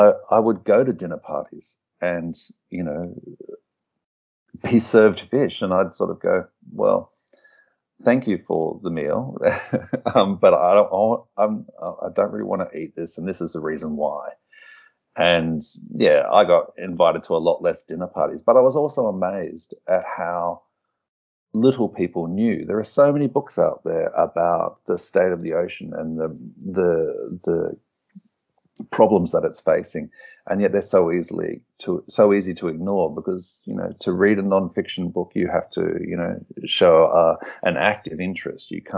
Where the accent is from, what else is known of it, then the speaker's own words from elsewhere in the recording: Australia; I grew up in Australia